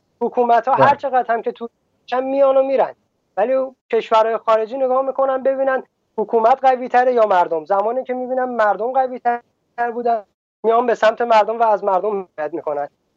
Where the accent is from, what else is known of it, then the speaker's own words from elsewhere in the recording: Iran; این ما مردم ایرانیم